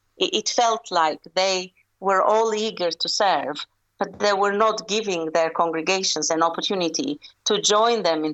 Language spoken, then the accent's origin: English; Albania; English is a second language; moved away; I'm originally from Albania, so I often travel back to visit my family.